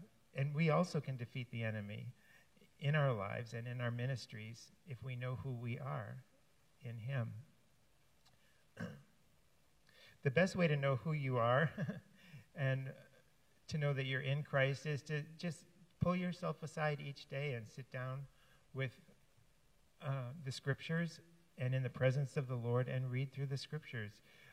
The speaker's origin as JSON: {"language": "English", "region": "Massachusetts", "country": "United States", "tie": "born or raised there", "said": "When I grew up in Massachusetts, it was really popular back then."}